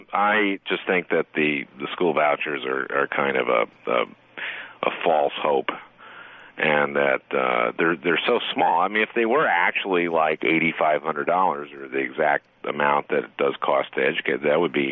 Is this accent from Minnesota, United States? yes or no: yes; Minnesota, United States; I'm from Minnesota, and we are so proud.